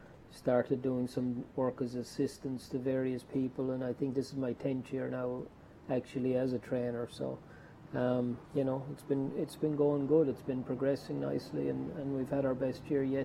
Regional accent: Ireland; Well, I'm from Ireland originally, Seth.

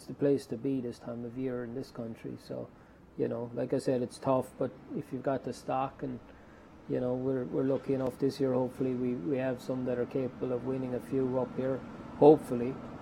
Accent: Ireland; Well, I'm from Ireland originally, Seth.

